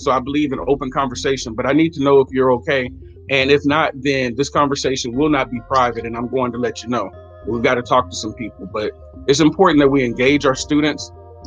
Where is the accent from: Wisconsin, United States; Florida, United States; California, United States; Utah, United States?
California, United States; now in Texas, United States; You know, I came from California to Texas, so I wasn't like the rest of the students.